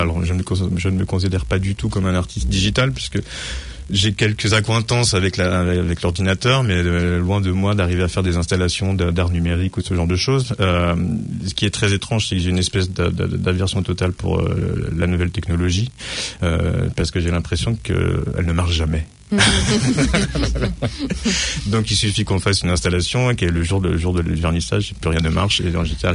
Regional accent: France; je suis français

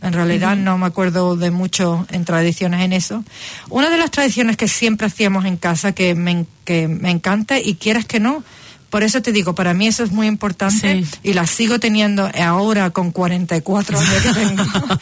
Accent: Seville, Andalusia, Spain; No sé si sabéis que mi madre es alemana. Entonces, pues, viviendo en España y nos criamos en Sevilla

